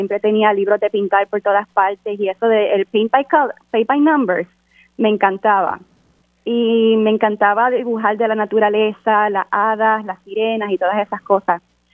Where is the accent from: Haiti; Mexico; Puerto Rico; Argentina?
Puerto Rico; Humacao; moved away as an adult; now in Sacramento, United States; ahora estoy en California y trabajando como profesora en Sacramento State. Yo viví en Humacao hasta que terminé mi bachillerato en microbiología de la UPR de Humacao.